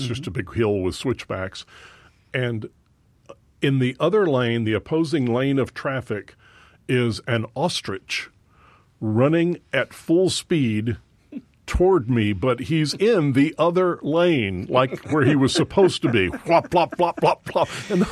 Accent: Dallas, Texas, United States; I was born in Dallas, and While it's not the Dallas I was born in, it's still home to me.

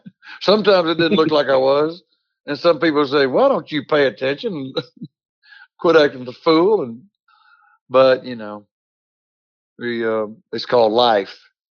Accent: Texas, United States; we're hard workers from West Texas. Our dad instilled in us the work ethic. So I could have been in the oil field.

